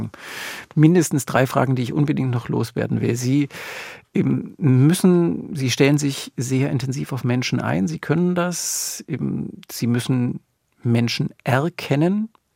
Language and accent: German; East Germany, Germany; Ich bin in der DDR auch groß geworden